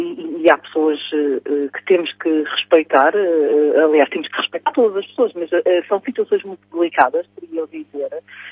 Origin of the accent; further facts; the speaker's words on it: Ílhavo, Aveiro, Portugal; born there; Sim, Ilhavo. Em Ilhavo.